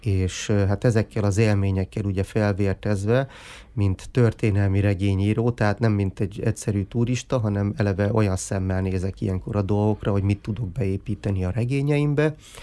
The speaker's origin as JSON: {"language": "Hungarian", "town": "Miskolc", "region": "Borsod-Abaúj-Zemplén", "country": "Hungary", "said": "én szintén miskolci vagyok"}